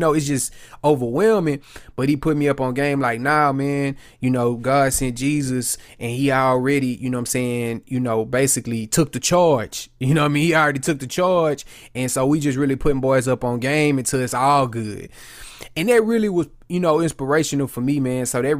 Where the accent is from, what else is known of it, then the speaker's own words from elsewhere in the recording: Houston, Texas, United States; But so me, I'm from Houston. I'm from South Park, Houston, Texas. You know what I'm saying? The young boys call it Jurassic Park.